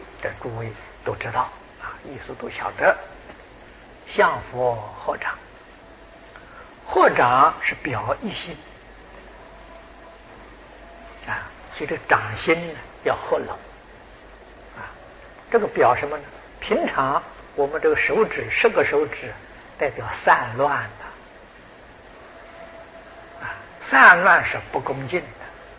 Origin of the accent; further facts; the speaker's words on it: China; 我们中国人讲立志 这一点。